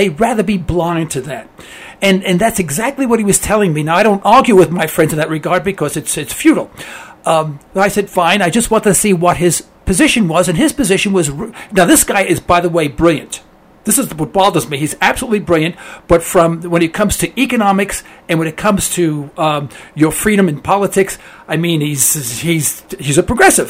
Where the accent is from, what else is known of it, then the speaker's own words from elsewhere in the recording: New York City, New York, United States; I'm sorry, I'm from New York City. I know cattle have 4 feet, you know, and that's about it.